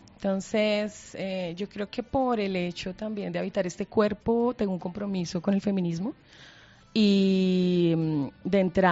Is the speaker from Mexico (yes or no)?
no; Bogotá, Colombia; born there; soy bogotana de nacimiento